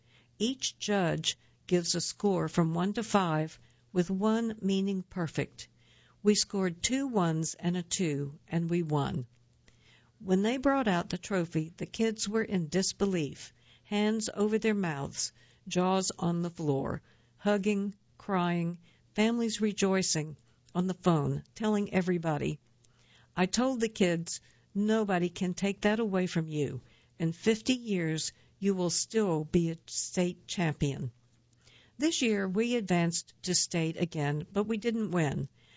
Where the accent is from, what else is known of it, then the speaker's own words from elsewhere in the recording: El Paso, Texas, United States; I had been to the State Mariachi Festival 3 times as a band director in my hometown, El Paso, so I came in gung-ho.